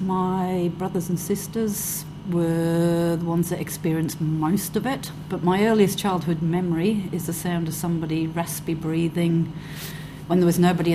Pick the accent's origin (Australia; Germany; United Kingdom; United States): United Kingdom; Newcastle upon Tyne, North East England; accent: Geordie; I came from Newcastle upon Tyne, which has a Geordie accent, which I well and truly got rid of, and some child tried to accuse me of being Scottish.